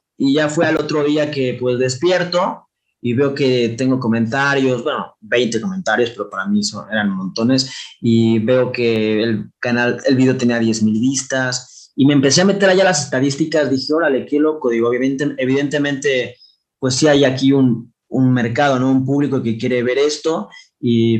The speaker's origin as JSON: {"language": "Spanish", "region": "Morelos", "country": "Mexico", "said": "soy de Morelos, acá vivo"}